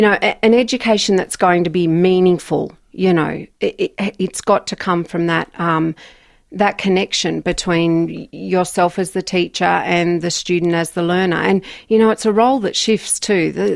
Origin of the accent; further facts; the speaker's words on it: Jindabyne, New South Wales, Australia; I grew up in Jindabyne on a farm